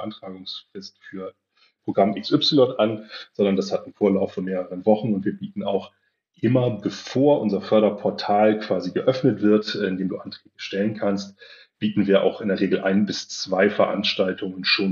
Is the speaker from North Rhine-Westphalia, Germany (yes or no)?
no; Lower Saxony, Germany; ich komme aus der Nähe von Buxtehude ursprünglich.